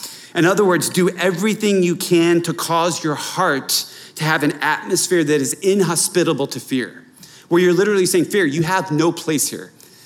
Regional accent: Philadelphia, Pennsylvania, United States; Remember, I'm from Philadelphia.

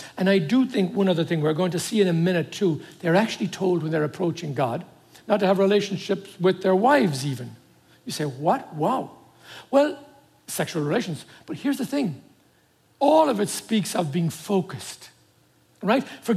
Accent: Ireland; now in California, United States; I grew up with that in Ireland, and both in the Catholic Church originally and then my Presbyterian aspect side.

